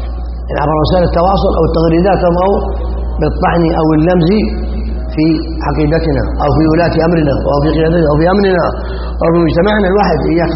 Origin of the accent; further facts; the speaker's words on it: Saudi Arabia; هذا ما نعيش في بلادنا المملكة العربية السعودية